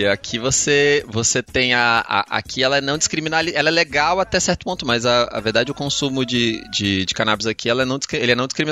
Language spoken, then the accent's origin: Portuguese; Brasília, Federal District, Brazil; also born or lived in Goianésia; eu tenho 31 anos agora, eu sou de Brasília. Eu morei minha infância inteira e adolescência em Brasília, depois eu tive a oportunidade de fazer faculdade no interior de Goiás, em Goianésia